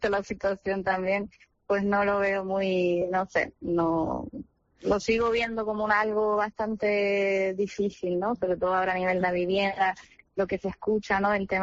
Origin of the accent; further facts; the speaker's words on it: Canary Islands, Spain; buena oportunidad en Canarias, pues oye, bienvenido sea, me encantaría poder aportar mi granito de arena en mi tierra